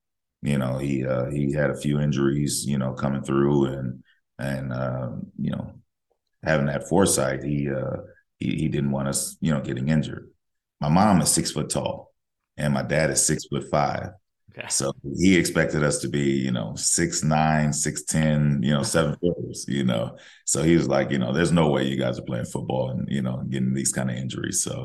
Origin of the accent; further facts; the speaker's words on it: Compton, California, United States; I grew up in Compton, California, it was a wonderful experience for me.